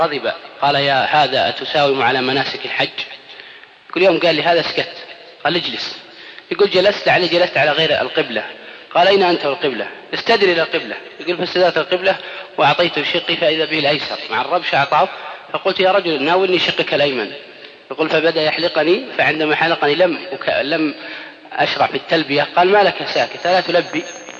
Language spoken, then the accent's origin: Arabic; Al-Qassim, Saudi Arabia; عندنا في القصيم لجنة يسمونها لجنة التجميل والتحسين